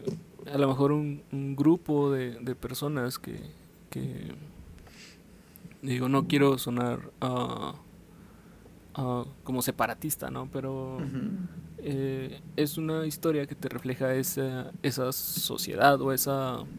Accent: Monterrey, Nuevo León, Mexico; que en Monterrey no somos así, en Monterrey

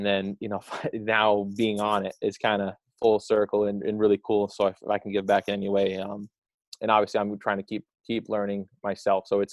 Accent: Rutland, Vermont, United States; I'm originally from Vermont, which is awesome, from Rutland, Vermont. So it's about an hour and a half south of Burlington, where my, you know, my parents currently live.

